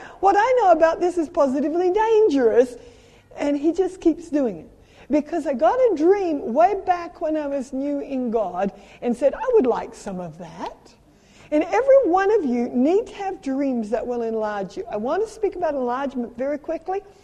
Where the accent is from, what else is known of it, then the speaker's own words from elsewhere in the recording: Australia; My heart is in England. Some ancestry is in New Zealand. I'm an Australian.